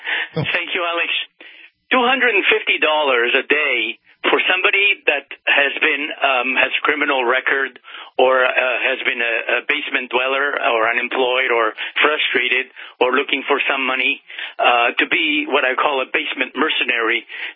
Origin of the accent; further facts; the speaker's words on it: Canada; as a Canadian, we're very helpful, very, very grateful to your president for having saved Canada